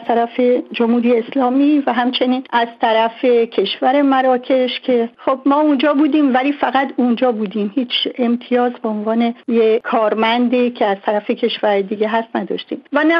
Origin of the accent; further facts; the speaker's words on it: Tehran, Tehran Province, Iran; also born or lived in Abadan; من آبادان دنیا آمدم، خیلی خیلی زبدره چند داره سال پیش، منتها بزرگ شده تهران هستم